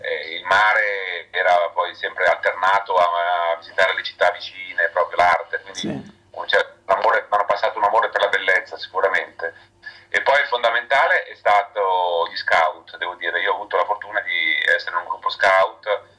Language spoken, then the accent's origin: Italian; Lombardy, Italy; famiglia, diciamo, normale, così, della provincia di Varese, di un paesino, ho fatto la scuola elementare nel mio paese, andavo a piedi a scuola